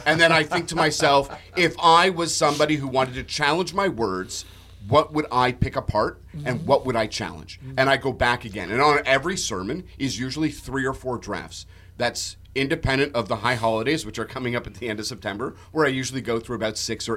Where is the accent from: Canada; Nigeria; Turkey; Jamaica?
Canada; now in United States; I mean, I am Canadian. I am not American. Hopefully I'll have dual citizenship when I submit my papers next week.